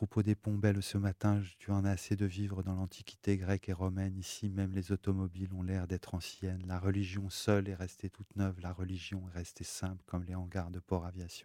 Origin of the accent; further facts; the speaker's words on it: Roubaix, Hauts-de-France, France; puisque j'ai grandi à Roubaix, qui est frontalier avec la Belgique